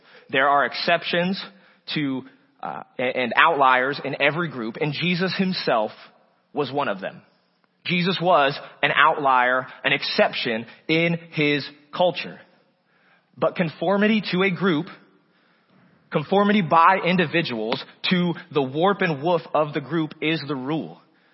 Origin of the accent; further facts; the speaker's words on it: Wooster, Ohio, United States; now in Fishers, United States; a culture in Fishers, Indiana, that is different than the pattern or culture I grew up in Worcester, Ohio.